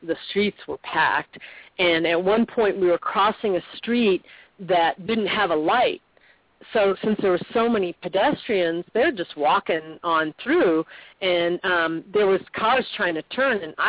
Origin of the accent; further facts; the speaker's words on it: Chicago, Illinois, United States; Now, I'm originally from Chicago, and so I'm used to traveling, you know, mass transportation.